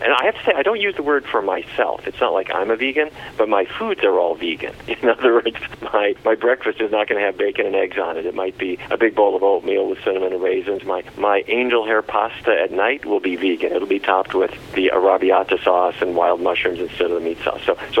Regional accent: Fargo, North Dakota, United States; when I was a kid growing up in Fargo, North Dakota

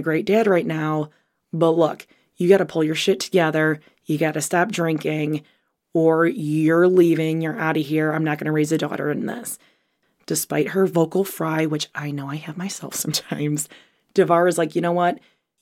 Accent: Illinois, United States; Now, I'm from Illinois, so I don't know what the fuck a crawfish is

